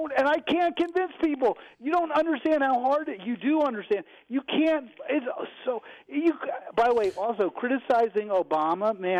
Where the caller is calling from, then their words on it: Kensington, Maryland, United States; Kensington, Maryland, just outside. I said this last time, but in Kensington.